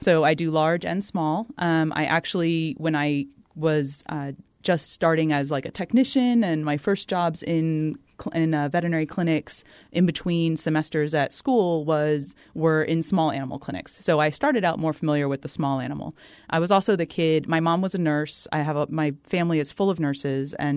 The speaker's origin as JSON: {"language": "English", "region": "Florida", "country": "United States", "tie": "born or raised there", "also_born_or_lived": "New York / California", "said": "Well, I'm a veterinarian. I grew up in Florida. I did my undergrad in New York, and I went to vet school in Davis."}